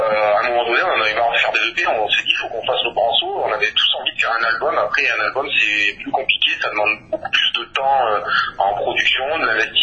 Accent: Marseille, Provence-Alpes-Côte d'Azur, France; Ben ouais, tu sais, on vient de Marseille

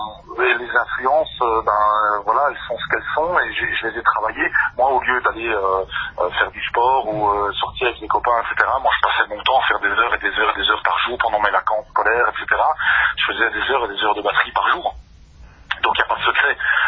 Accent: Pays de la Loire, France; moi je venais de Vendée. J'étais en Vendée et puis je cherchais un groupe en revenant sur la Lorraine.

